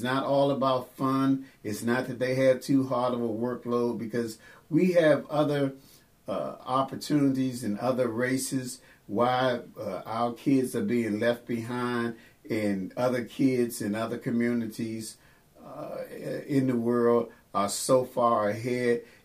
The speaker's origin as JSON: {"language": "English", "town": "Washington", "region": "District of Columbia", "country": "United States", "said": "I am from Washington, D.C., and I know they have different programs down there."}